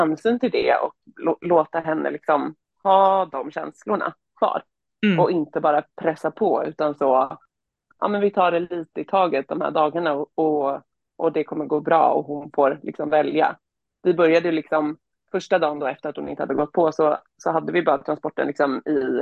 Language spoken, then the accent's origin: Swedish; Örebro, Örebro County, Sweden; Och de hade en tränare i Örebro, där jag kommer ifrån då.